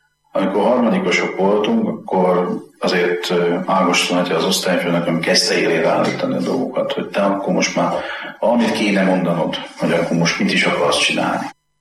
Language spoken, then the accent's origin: Hungarian; Zalaudvarnok, Zala, Hungary; also born or lived in Zalaszentgrót; Én rendes paraszti származású ember vagyok. Szülővárosom Zalaszengród, mert csak ott volt szülőotthon. De én Zalaudvarnakon nőttem föl, és azt a helyet tartom szülőfalunknak.